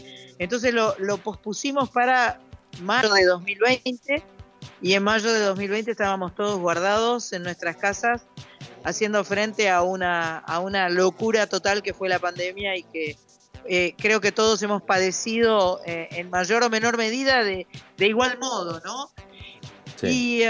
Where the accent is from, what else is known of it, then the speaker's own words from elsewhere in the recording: Argentina; Yo soy argentina